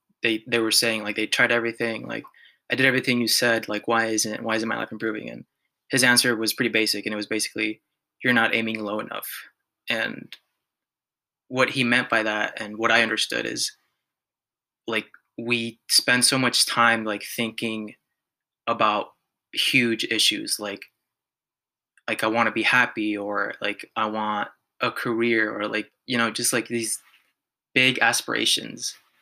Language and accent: English; La Habra, California, United States; Yeah, so I grew up in La Habra pretty much all my life, and then obviously now I live in Riverside. Been living here for the past 4 years.